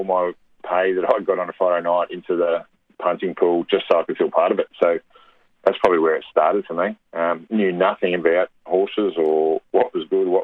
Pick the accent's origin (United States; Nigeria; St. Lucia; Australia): Australia; Riddells Creek, Victoria; I grew up around Riddles Creek, Gisborne area.